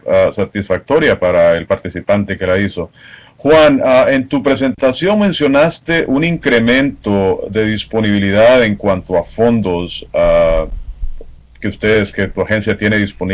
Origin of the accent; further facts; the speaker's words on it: Honduras; yo soy de Honduras y sé que se ha dado tal situación en Honduras